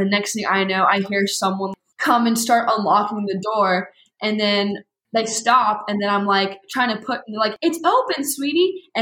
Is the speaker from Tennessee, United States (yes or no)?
no; Roanoke, Virginia, United States; So growing up, so I'm from Roanoke, Virginia. I don't know if any of y'all know where that is, but it's just a small town in Virginia.